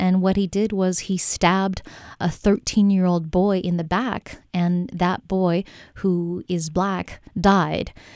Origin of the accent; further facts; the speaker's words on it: Wausau, Wisconsin, United States; can I claim this space as, you know, yeah, I'm proudly from Wausau.